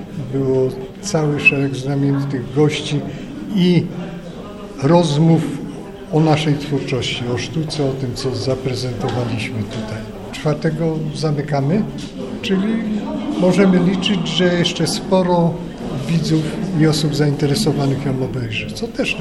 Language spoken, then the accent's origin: Polish; Łódź, Łódź Voivodeship, Poland; Przecież ja pochodzę z centralnej Polski, z Łodzi, a trafiłem tutaj i zakochałem się w Kaszubach i Kaszubce.